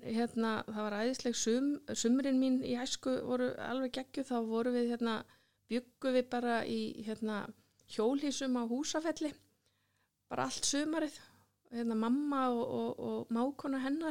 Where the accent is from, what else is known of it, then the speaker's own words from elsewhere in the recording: Reykjavík, Capital Region, Iceland; ég nú algjört borgarbarn ég alinn upp í Reykjavík og í Lauganesinu og bara ofsalega stabíl æska ég bara bjó í Lauganesinu fættist í hérna og bjó á Kleppsveginum lengst af og svo á Laugalæk þannig að ég flutti aldrei neitt